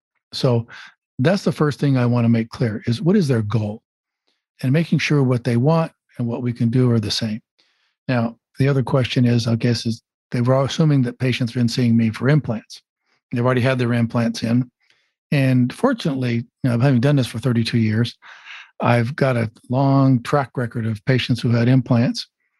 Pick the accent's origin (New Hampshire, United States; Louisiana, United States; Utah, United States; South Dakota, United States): Utah, United States; now in San Diego, United States; I'm originally from Utah and University of Utah medical graduate. And I trained in Chicago, Detroit, Houston, all those places for my general surgery and plastic surgery. And then I've been here in San Diego for 32 years.